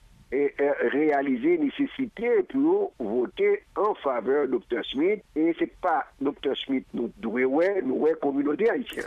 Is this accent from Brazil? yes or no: no; Haiti; en tant qu'haïtien, en tant que monde qui est conscient de appartenance li